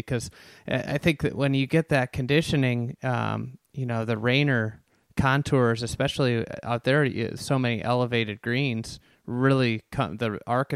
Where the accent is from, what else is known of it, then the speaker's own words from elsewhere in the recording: Chicago, Illinois, United States; I think like I'm a Chicagoan. Like there's a it reminds me a little bit of Chicago golf